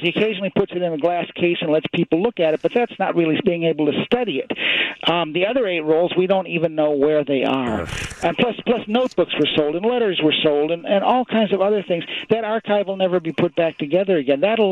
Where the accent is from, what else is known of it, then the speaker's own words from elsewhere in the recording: Chicago, Illinois, United States; Tremendously. Yeah, Chicago is my hometown. It will always be. It's there in my heart, you know.